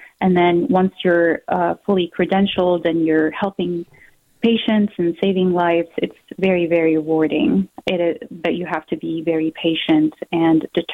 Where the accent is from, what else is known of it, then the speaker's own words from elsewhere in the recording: Jordan; English is a second language; moved away as an adult; now in United States; I grew up in Jordan, and I went to school there